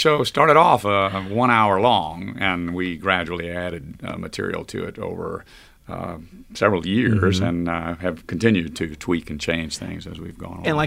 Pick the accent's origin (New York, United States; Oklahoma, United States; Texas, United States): Texas, United States; the only reason I got hired was because I was from Texas.